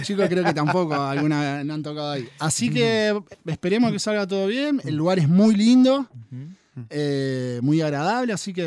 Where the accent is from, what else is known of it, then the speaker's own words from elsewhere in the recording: Argentina; todo mi grupo de amigos, que crecimos todos acá en Barrio Roma